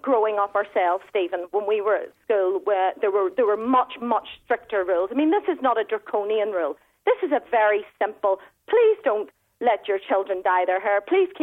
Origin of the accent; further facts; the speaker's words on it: Northern Ireland, United Kingdom; When I grew up in Northern Ireland